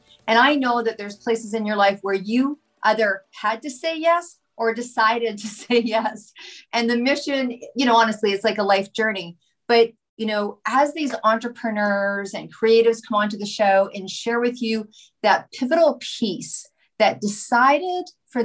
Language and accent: English; Canada; I'm from Canada